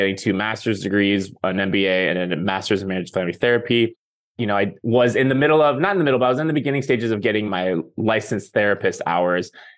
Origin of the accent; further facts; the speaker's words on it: Seattle, Washington, United States; I grew up in Seattle, Washington, the Pacific Northwest, generally rainy and cloudy, and then 3 months of the year, super sunny.